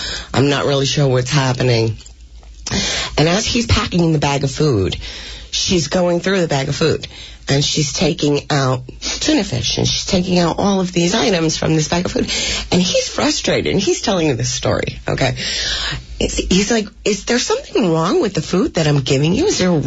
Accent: Dover, New Jersey, United States; I grew up in Dover. I was the seventh of eight children.

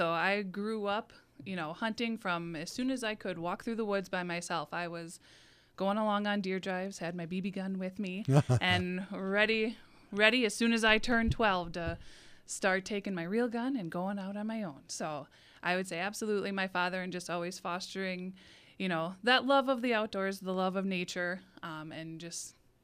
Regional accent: Merrill, Wisconsin, United States; So I grew up in Merrill, so kind of right smack in the middle.

